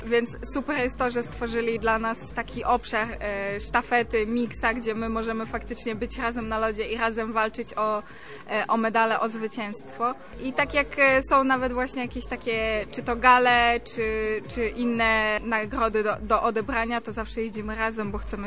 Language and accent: Polish; Elbląg, Warmian-Masurian Voivodeship, Poland; now in Gdańsk, Poland; nie jest to tajemnicą, że wychowałam się w Elblągu i jestem też elblążanką